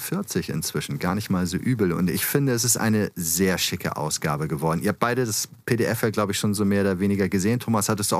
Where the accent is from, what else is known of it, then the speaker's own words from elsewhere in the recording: Hamburg, Germany; Und also das ist natürlich für mich als Hamburger erstmal sowieso cool.